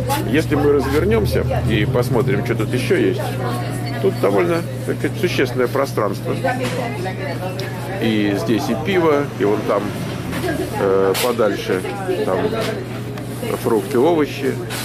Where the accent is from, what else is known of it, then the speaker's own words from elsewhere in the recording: Russia; Тут пацаны говорят, ты откуда турист такой? Я говорю, из Раши.